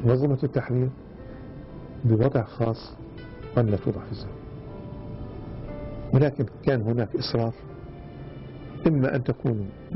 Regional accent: Palestine; نحن كمنظمة التحرير كفلسطينيين مقيمين في مختلف الدول العربية

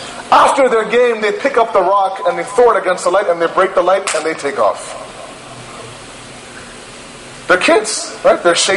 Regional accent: Toronto, Ontario, Canada; I'm from Toronto, Canada, right? In Toronto, we play a lot of hockey in the streets.

